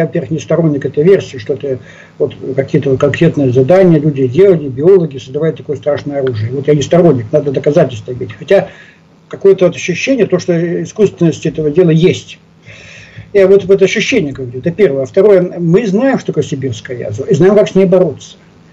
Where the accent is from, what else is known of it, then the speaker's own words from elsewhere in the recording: Far East, Russia; А вот в начале 70-х годов, я сам с Дальнего Востока, ну, у нас дача была, картошка росла.